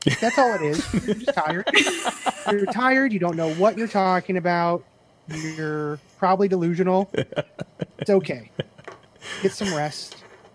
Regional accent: Indianapolis, Indiana, United States; And the only thing that I know is I'm from Indianapolis, and Tom Brady can't win.

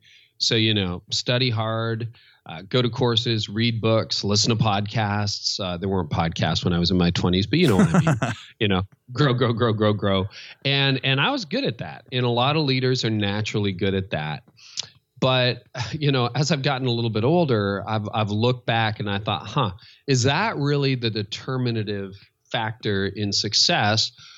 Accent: Canada; Because I'm Canadian.

